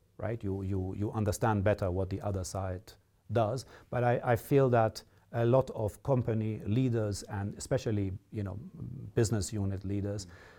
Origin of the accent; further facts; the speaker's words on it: Cairo, Cairo Governorate, Egypt; growing up in Egypt, which is both a beautiful place. Cairo is a massive city. It's a very difficult place.